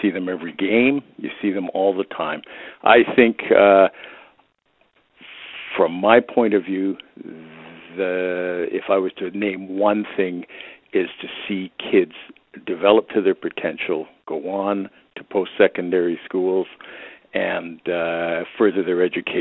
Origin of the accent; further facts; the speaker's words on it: Victoria, British Columbia, Canada; I grew up in Victoria.